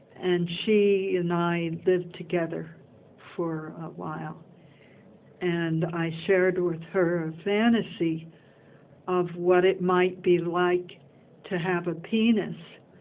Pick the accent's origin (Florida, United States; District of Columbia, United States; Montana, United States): District of Columbia, United States; Washington; born there; Well, I was born in Washington, D.C., and I was born in my grandmother's hospital.